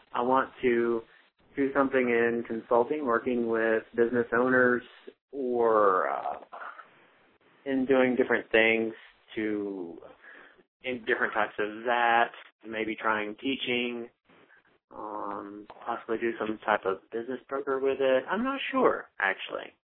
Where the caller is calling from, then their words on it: Asheville, North Carolina, United States; I am attending from Asheville, North Carolina. It is the closest larger town to Western Carolina, actually.